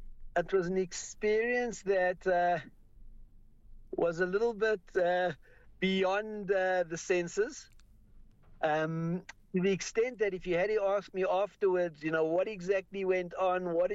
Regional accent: South Africa; I was from South Africa. I'd come for a blessing.

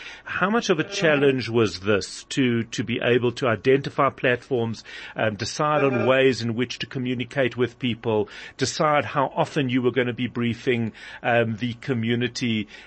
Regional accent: South Africa; I feel very, very proud as a South African in terms of the work that the whole country is doing to try and move forward in this way.

